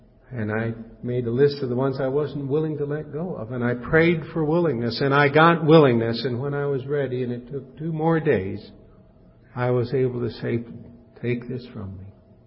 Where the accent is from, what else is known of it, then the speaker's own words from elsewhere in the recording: Los Angeles, California, United States; I'm from Los Angeles, and we know about urban insurrection there.